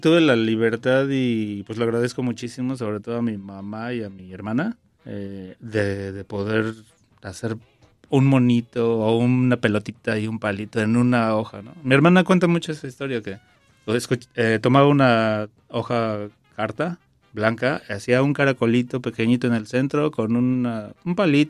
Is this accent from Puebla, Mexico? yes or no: yes; Puebla, Mexico; now in Mexico City, Mexico; porque yo nací en la ciudad, pero crecí en Puebla. Okay. Y luego regreso a los 12 años, 13, para la secundaria.